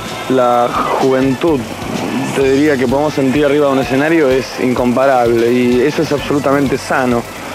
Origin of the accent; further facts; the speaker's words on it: Argentina; Nosotros somos bien argentinos y bien latinoamericanos